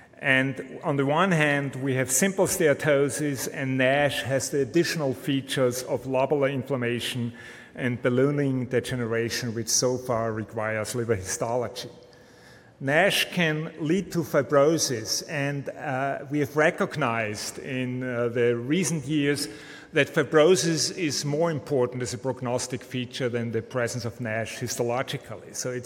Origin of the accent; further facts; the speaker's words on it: Vienna, Austria; here at the Medical University of Vienna. So welcome to my hometown